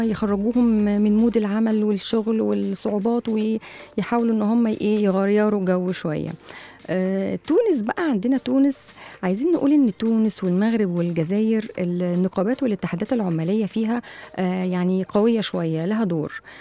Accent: Egypt; وهو مهم عندهم يعني من الأعياد المهمة، وهو مهم. أيوة. عندنا في مصر برضو.

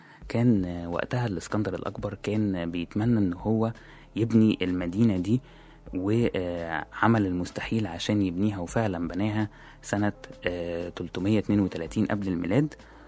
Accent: Egypt; الأماكن التاريخية والتراثية في بلدنا مصر

